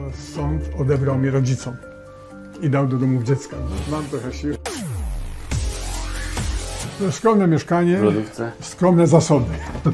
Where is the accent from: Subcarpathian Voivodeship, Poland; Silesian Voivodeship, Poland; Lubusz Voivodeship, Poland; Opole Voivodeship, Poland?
Silesian Voivodeship, Poland; ja byłem jestem Ślązakiem, rodzice też